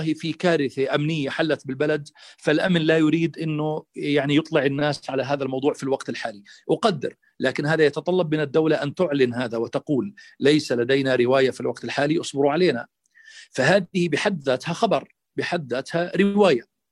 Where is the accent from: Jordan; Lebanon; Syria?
Jordan; في اللحظة اللي شعرنا فيها كأردنيين أنه صار في عندنا تواصل بين الدولة والمواطنين